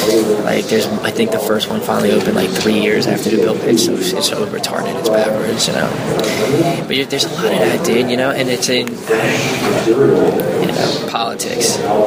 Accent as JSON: {"language": "English", "region": "New Jersey", "country": "United States", "said": "Yeah. Well, look, I'm from Jersey, all right? So I like Cali, but..."}